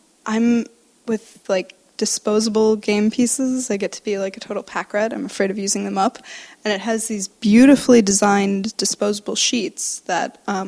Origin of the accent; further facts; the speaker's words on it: Wisconsin, United States; because I'm originally from Wisconsin and there's not much else to do in the winter.